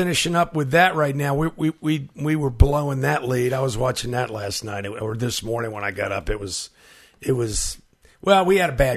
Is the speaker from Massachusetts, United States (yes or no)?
no; Arlington, Virginia, United States; Oh, well, I grew up in Arlington. I went to Wakefield High School, and of course, moved back here in '83, and I've been here ever since.